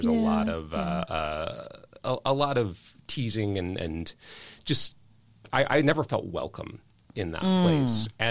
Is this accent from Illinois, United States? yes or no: yes; Peoria, Illinois, United States; also born or lived in Davenport, United States; So I was born in Davenport, Iowa. My dad was a lifelong engineer at Caterpillar. He moved us to Peoria, Illinois in 1987